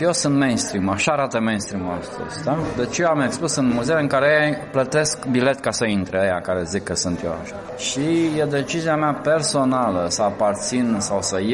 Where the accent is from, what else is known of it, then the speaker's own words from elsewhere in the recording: Romania; eu personal ca român, eu vin într-o cultură care a exportat 3 milioane de oameni.